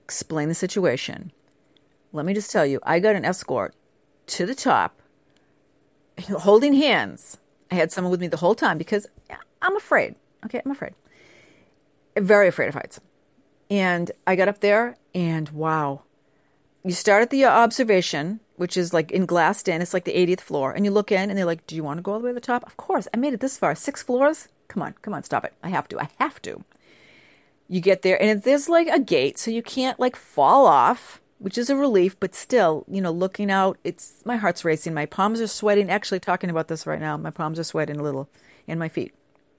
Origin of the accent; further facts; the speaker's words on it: Boston, Massachusetts, United States; accent: Boston; I explained where I was from Boston. They knew from my accent anyway.